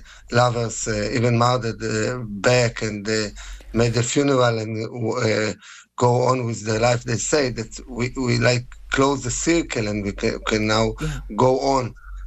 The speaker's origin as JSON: {"language": "English", "town": "Nir Oz", "region": "Southern District", "country": "Israel", "tie": "born there", "second_language": "English", "said": "I was born in Kibbutz Nir Oz where there was a terrible massacre as well."}